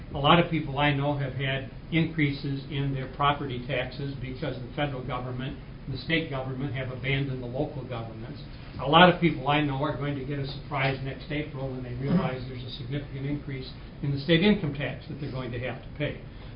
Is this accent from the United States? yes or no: yes; United States; I come from Lake County.